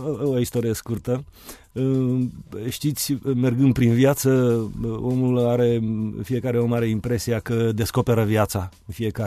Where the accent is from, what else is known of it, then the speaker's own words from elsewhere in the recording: Ruse, Ruse Province, Bulgaria; Romanian is a second language; în satul meu natal, care se află pe malul drept al Dunării, se mai vorbește ceva limba română. E o mixtură de limbă bulgară, sârbă, română. Asta la 5 ani, când am ajuns la ruse, am început să uit deja limba